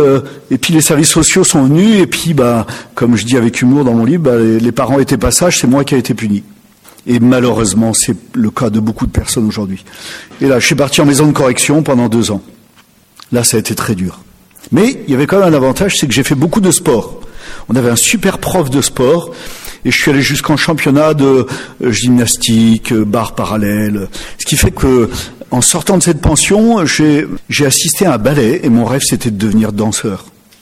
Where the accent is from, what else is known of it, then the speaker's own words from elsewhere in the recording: Nantes, Pays de la Loire, France; born there; En fait, je suis né en 1950 à Nantes, d'une famille ouvrière très simple.